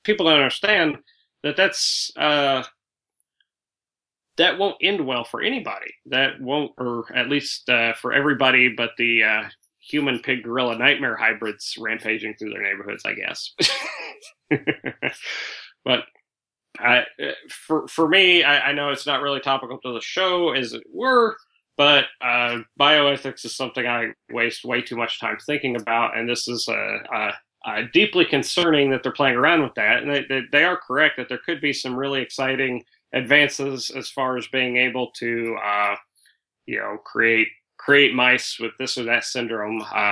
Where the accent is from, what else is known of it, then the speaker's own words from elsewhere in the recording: Paoli, United States; here in my hometown of Paoli.